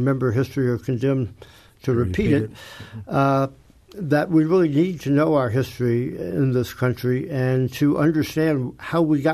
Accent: the South, United States; I grew up in the South in the 1950s and early 60s, and history books there didn't talk much about slavery.

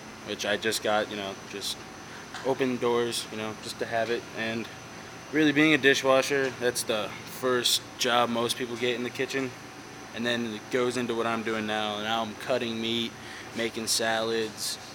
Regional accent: Cedar City, Utah, United States; now in Paonia, United States; I'm from Cedar City, Utah. I'm 19 years old. I live in Paonia, Colorado.

